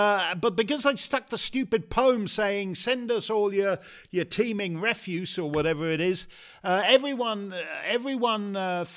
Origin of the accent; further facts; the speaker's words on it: Toronto, Ontario, Canada; Elizabeth Hodgson writes from my hometown.